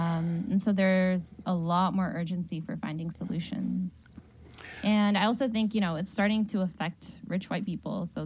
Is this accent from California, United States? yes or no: yes; San Jose, California, United States; also born or lived in North Carolina; I came to this campaign after living in North Carolina for 6 years, and I grew up in San Jose, and I went to UC Davis